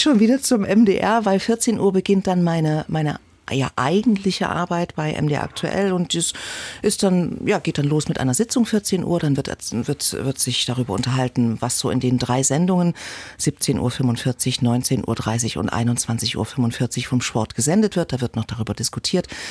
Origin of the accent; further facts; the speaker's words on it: Leipzig, Saxony, Germany; also born or lived in Berlin / Cologne; Ist meine Heimatstadt und liebe ich sehr.